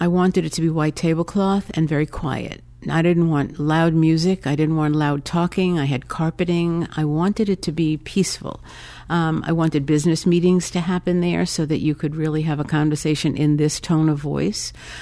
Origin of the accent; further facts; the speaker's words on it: Brooklyn, New York, United States; now in Chicago, United States; I'm from Brooklyn, and I came to Chicago in 1977, and this now is my real home.